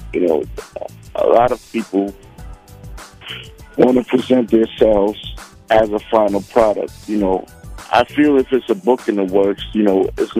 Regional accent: Brooklyn, New York, United States; Yeah, I'm a Brooklyn boy. I've always been a Brooklyn boy. Even when I moved out of Brooklyn, I was a Brooklyn boy. I grew up in church

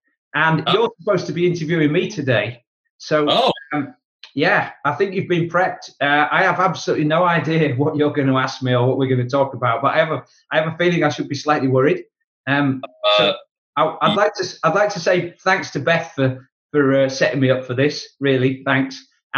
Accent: Yorkshire and the Humber, United Kingdom; being a Yorkshireman

